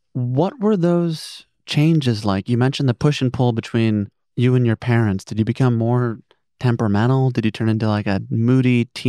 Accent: New York, United States; Now, growing up in Westchester County, I read

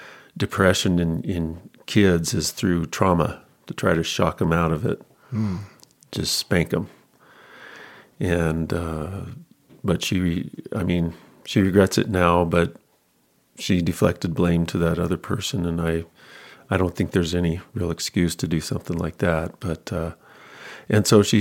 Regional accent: New Mexico, United States; I grew up in mostly in New Mexico. We moved around quite a bit. And by the time I was 10 years old in fourth grade, we moved 5 times.

